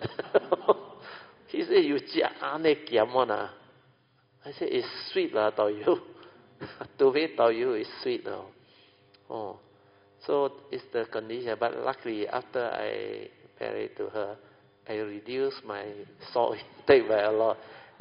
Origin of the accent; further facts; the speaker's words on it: Alor Setar, Kedah, Malaysia; English is a second language; Because we are from Alostar. We like laksa, we like curry and all those things.